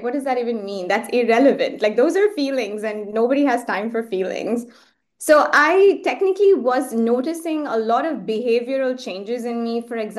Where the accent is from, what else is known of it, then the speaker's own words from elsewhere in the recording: Muscat, Oman; also born or lived in Chennai, India; I think my parents moved when I was maybe 1.5, 2 years old. So I grew up in Muscat in Oman, in a country in the Middle East called Oman.